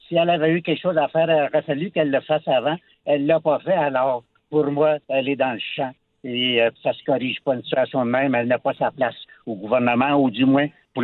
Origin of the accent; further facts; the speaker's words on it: Quebec, Canada; now in Orléans, Canada; Je demeure à Orléans. Je suis un Québécois qui demeure à Orléans depuis 1983.